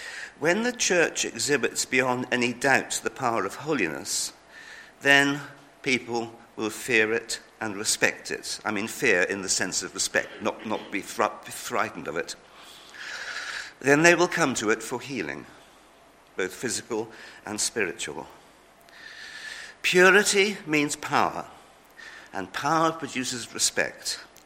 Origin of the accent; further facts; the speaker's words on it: Salisbury, South West England, United Kingdom; I come from Salisbury, and if you approach Salisbury from either the north or the east, the first thing you see is the cathedral spire before you see anything else.